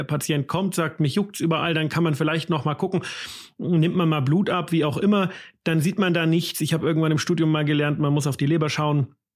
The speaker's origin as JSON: {"language": "German", "country": "Germany", "said": "Bei uns in Deutschland ganz modern. Ich weiß nicht, wie es in Österreich ist, aber bei uns ist das gerade genau so ein unschöner Hype."}